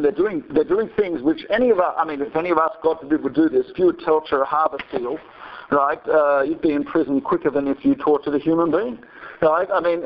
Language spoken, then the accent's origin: English; Australia; Okay, so I'm Australian as part of the. I'd lose my citizenship if I don't do that.